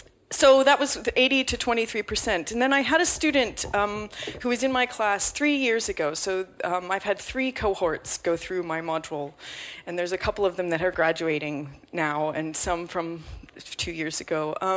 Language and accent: English; United States; as an American growing up in the Nancy Reagan era of just say no.